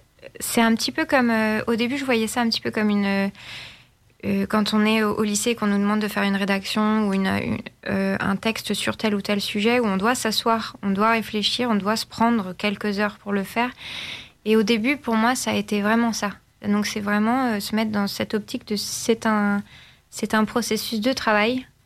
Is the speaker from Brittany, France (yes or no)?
yes; Brittany, France; Moi, je viens de Boulogne et je suis originaire de Bretagne, dans un petit village.